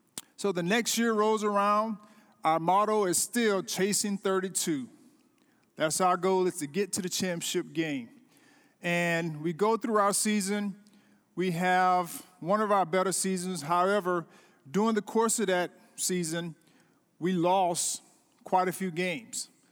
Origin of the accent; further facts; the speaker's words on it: Tallahassee, Florida, United States; And I'm from Tallahassee, Florida. How many of you all know where Tallahassee is?